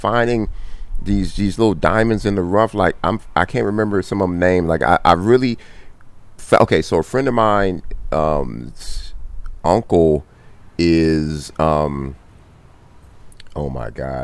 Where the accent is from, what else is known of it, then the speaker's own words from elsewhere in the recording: Compton, California, United States; So ever since I was 12, 13, 14 years old, like, I grew up in Compton, and my mom's put me in Catholic school to keep me out of trouble.